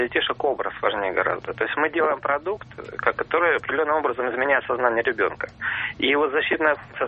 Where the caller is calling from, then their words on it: Moscow Oblast, Russia; из Подмосковья.